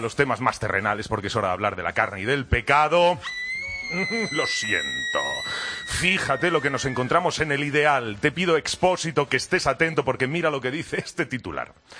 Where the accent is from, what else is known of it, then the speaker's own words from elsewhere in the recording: Mieres, Asturias, Spain; Que yo soy de Mieres.